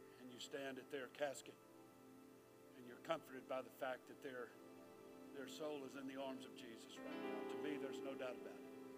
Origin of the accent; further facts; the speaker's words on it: Baton Rouge, Louisiana, United States; I've been born and raised in this. As a matter of fact, I was born in Baton Rouge. I was gone about 10 years and came back. I know this area, was born here.